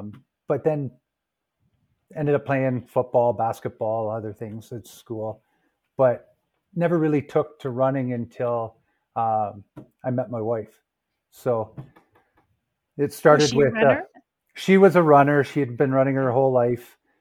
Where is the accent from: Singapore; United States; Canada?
Canada; British Columbia; moved away as an adult; now in Calgary, Canada; Currently, I'm in Calgary, but I grew up out on Vancouver Island. So spent my youth out there and into the, I guess, into my 20s